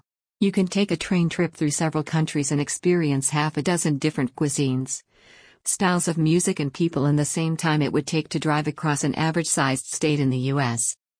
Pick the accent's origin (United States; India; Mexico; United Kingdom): United Kingdom; London; In my hometown of London we've elected a Muslim, Sadiq Khan, as mayor.